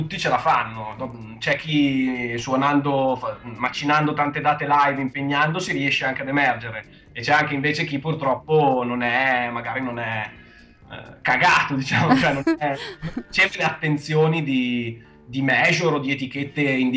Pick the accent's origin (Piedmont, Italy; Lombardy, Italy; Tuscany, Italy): Lombardy, Italy; Bozzo; Siamo di Bozzo, in provincia di Mantova.